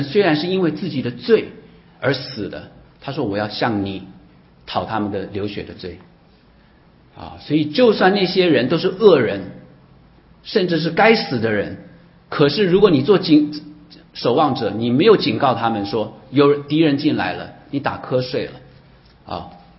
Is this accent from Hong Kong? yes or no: no; Taiwan; 你知道我从台湾来